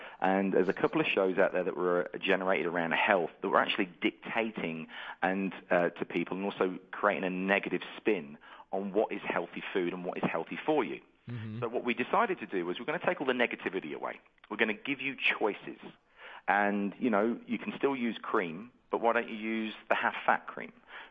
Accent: England, United Kingdom; I'm English, so that's why my funny accent.

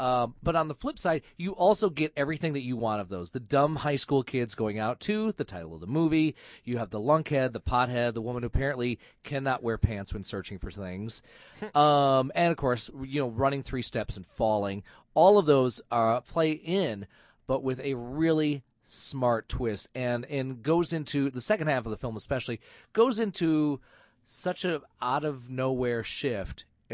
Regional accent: Flint, Michigan, United States; I grew up in Flint, Michigan, folks

